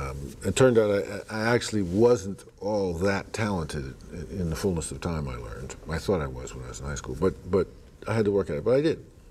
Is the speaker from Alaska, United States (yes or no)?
no; Brooklyn, New York, United States; born there; Well, I was born in the Bedford-Stuyvesant section of Brooklyn, and that was pretty rough